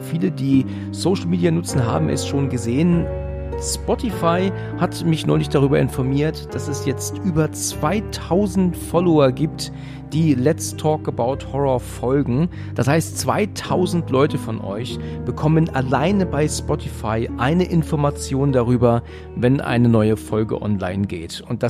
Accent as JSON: {"language": "German", "region": "Hesse", "country": "Germany", "said": "Aus der Nähe von Frankfurt, genau."}